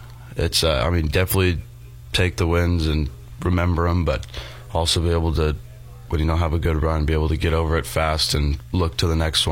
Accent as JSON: {"language": "English", "town": "Wellington", "region": "Colorado", "country": "United States", "said": "I'm from Wellington, Colorado."}